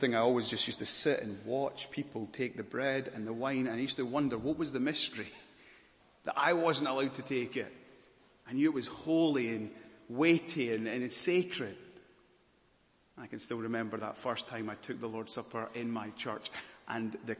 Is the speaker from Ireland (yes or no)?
no; Malawi; I can't remember how I felt about church when I was growing up in Malawi.